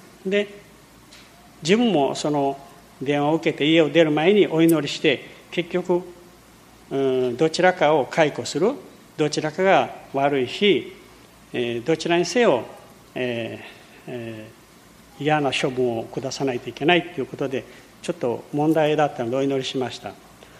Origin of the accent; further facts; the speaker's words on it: Brazil; Japanese is a second language; now in Japan; 私は、まあ、日本語が少しできることと、ブラジル出身なので